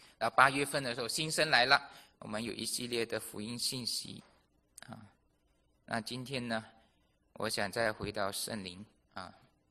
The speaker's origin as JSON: {"language": "Chinese", "country": "Malaysia", "said": "我不是台湾人，我也不是香港人，我也不是中国大陆的，我是马来西亚的，那我又是美国的公民"}